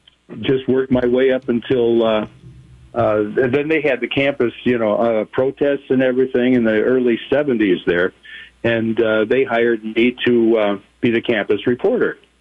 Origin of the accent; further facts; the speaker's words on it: Chicago, Illinois, United States; born there; I was born in Chicago, April 9th, 1951.